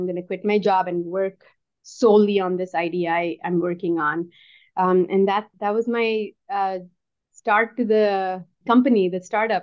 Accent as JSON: {"language": "English", "country": "India", "tie": "born or raised there", "moved": "as an adult", "said": "Growing up in India, that was something that comes from the culture."}